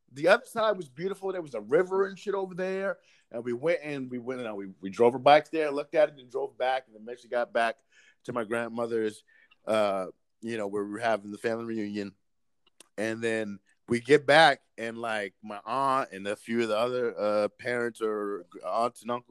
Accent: Colfax, Louisiana, United States; I'm from Colfax, Louisiana.

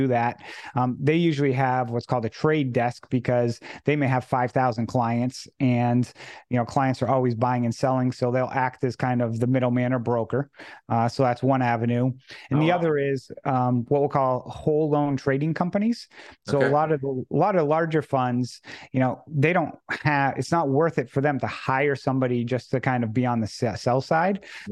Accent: Massachusetts, United States; I'm from Massachusetts

